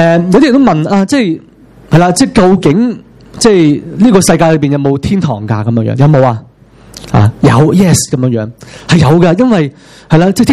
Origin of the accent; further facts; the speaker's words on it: Hong Kong; 因为我香港人太多嘢俾我哋去諗啊